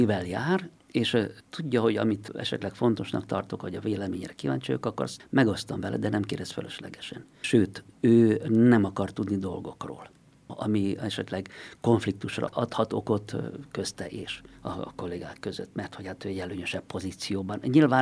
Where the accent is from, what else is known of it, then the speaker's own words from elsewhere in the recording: Carei, Satu Mare County, Romania; 3 éves koromban költöztünk el a faluból, és akkor Nagy Károlyba költöztünk, ami egy mezőváros a határ mentén, légvonalban Nyírbátorral, hogy be lehessen úgy tájolni. Ott nőttem fel, és tulajdonképpen 30 évig ott éltem.